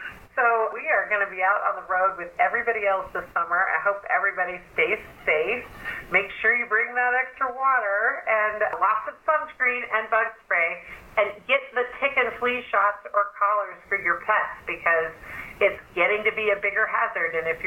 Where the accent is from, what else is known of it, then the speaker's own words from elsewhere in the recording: Montana, United States; also born or lived in Alaska; I had a lot of that growing up in Montana and Alaska.